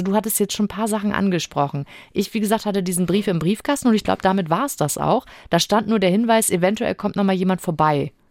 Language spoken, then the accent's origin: German; Germany; Also stelle ich mir als Deutsche die Frage, ich habe mich doch als allererstes, also wenn ich umziehe oder so, muss ich mich ja beim Einwohnermeldeamt sowieso ummelden bzw. anmelden.